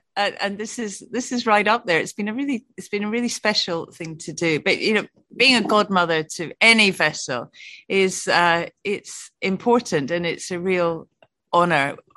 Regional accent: Dundee, Scotland, United Kingdom; born there; heading off to Dundee, which was actually my home of birth. I'm obviously Scottish

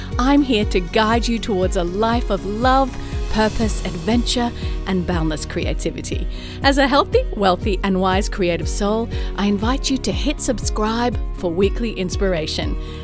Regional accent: Australia; also born or lived in London / California; now in Atlanta, United States; Now I'm an Aussie in Atlanta, Georgia, USA.

